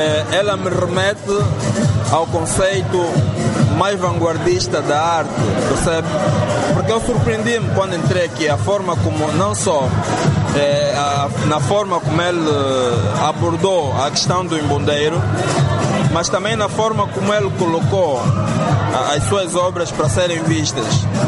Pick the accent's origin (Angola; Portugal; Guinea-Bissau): Angola; Nós, como angolanos, somos um embondeiro.